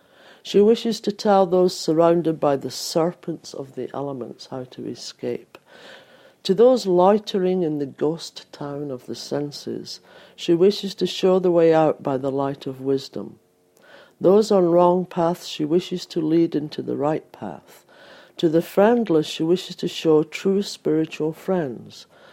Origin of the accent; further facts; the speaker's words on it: Scotland, United Kingdom; accent: Scottish; I've actually used my Scottish accent to do the same thing. Because when I talk the way I used to talk, it's actually incomprehensible to people.